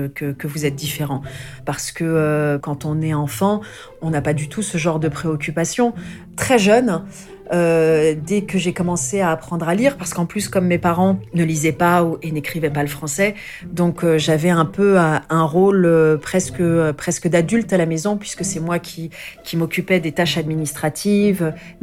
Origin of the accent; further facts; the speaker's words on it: France; born there; en France, même si j'étais née en France et que c'était le droit du sol, je sentais bien que j'étais différente, hein, et que j'étais ramenée à mon origine.